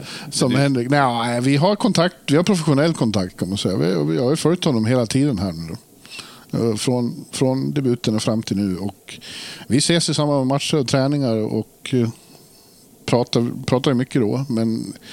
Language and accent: Swedish; Borlänge, Dalarna County, Sweden; Ja, men i stan som Borlänge där jag växte upp in i stan, så det var ju bara så. Det var idrott överallt.